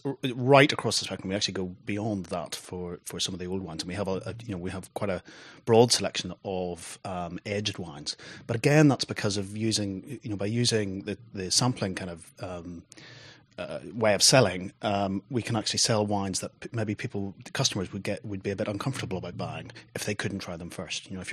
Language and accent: English; Ireland; moved away as an adult; now in England, United Kingdom; No, I grew up in Ireland, but I came over to England for university and have stayed here ever since. That was probably 15, 16 years ago.